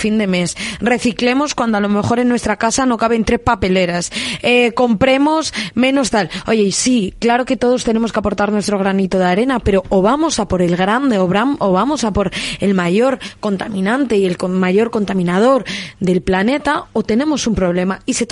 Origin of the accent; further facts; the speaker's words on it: Castile and León, Spain; porque es la tierra olvidada, mi tierra, Castilla y León